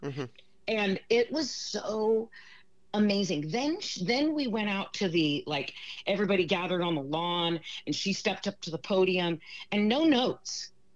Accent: Oakland, California, United States; being from my hometown of Oakland

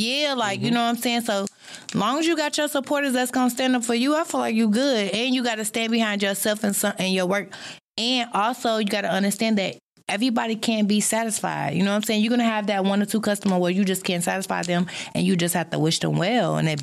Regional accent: New York, United States; I'm from New York, so.

